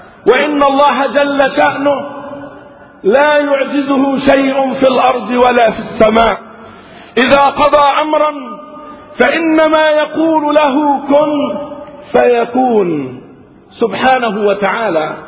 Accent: Egypt; وعن بلدنا مصر خاصة

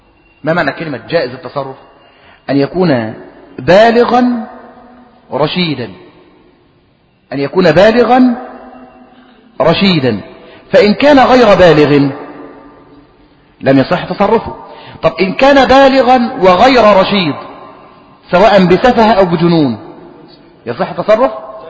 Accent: Egypt; لأن الصداق الآن يا إخواني خاصة عندنا في مصر له أجزاء متعددة

